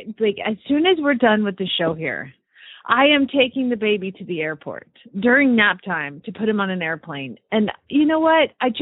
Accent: Phoenix, Arizona, United States; from Phoenix, Arizona

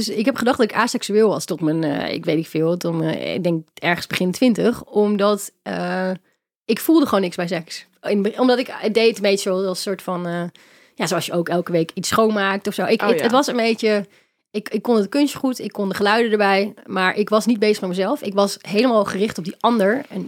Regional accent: Gelderland, Netherlands; was ik een bekende Gelderlander. Ik kom ergens uit Gelderland vandaan.

